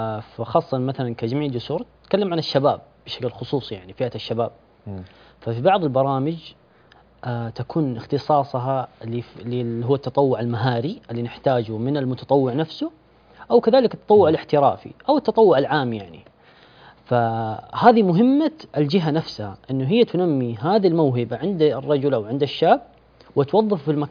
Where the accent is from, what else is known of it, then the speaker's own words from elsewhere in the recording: Saudi Arabia; الشعب يعني عندنا في السعودية